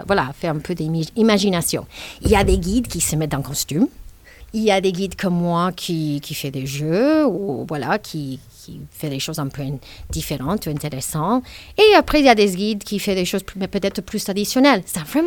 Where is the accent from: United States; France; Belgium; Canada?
United States; comme je suis américaine